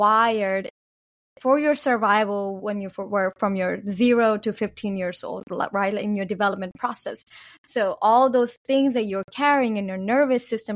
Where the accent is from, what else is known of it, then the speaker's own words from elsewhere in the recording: Pakistan; I was born and raised in Pakistan, so I didn't grow up in a free land.